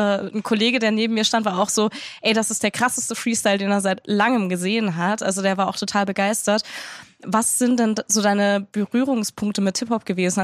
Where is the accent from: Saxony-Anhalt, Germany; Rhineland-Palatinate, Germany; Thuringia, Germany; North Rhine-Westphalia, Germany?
Thuringia, Germany; Ich komme aus Südthüringen, quasi das andere Ende in der Nähe von Bayern direkt.